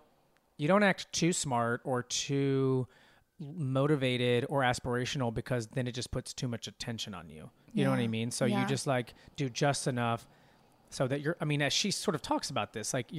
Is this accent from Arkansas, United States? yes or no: yes; Arkansas, United States; I mean, I grew up in Arkansas, so like I spent a lot of time in Dallas.